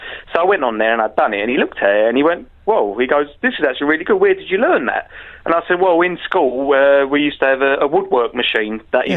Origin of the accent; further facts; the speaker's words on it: Walthamstow, London, United Kingdom; Luckily it was in Walthamstow, my hometown.